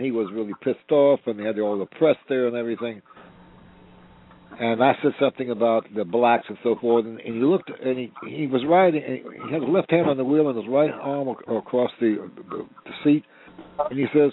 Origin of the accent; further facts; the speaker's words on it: New York, United States; You know, I was raised in New York and learned the wrestling up there and learned it in the gym